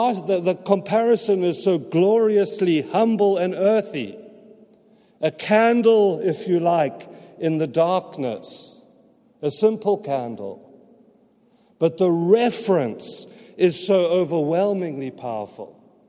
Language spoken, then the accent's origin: English; England, United Kingdom; I'm in Africa. We don't have these things in Africa. So there I am sitting in the cold and darkness, and I'm also English